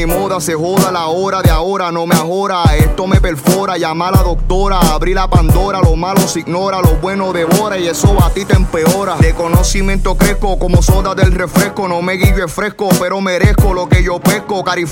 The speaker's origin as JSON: {"language": "Spanish", "town": "Ponce", "country": "Puerto Rico"}